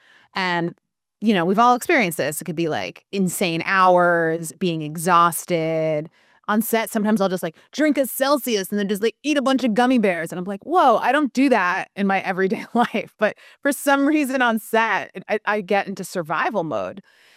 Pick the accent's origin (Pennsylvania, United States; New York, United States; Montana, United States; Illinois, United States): New York, United States; Manhattan; I grew up in Manhattan. I grew up seeing things filming all the time on the streets of New York.